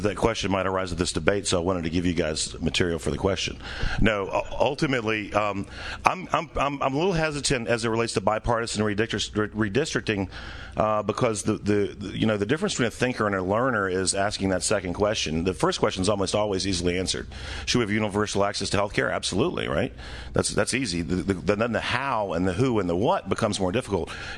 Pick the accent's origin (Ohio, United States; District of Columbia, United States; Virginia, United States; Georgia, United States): Virginia, United States; A little bit about myself. I grew up in Louisa County, attended Louisa County High School.